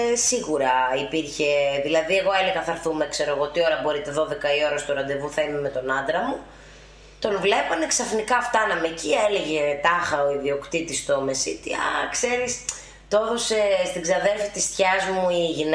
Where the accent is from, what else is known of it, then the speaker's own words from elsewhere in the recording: Greece; Αν εγώ πάω, ναι, στην Γερμανία